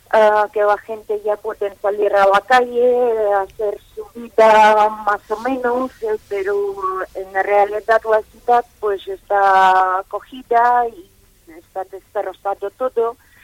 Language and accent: Spanish; Kherson, Kherson Oblast, Ukraine; Spanish is a second language; now in Spain; Pues soy de Gerson y llevo 24 años más o menos aquí en la comarca.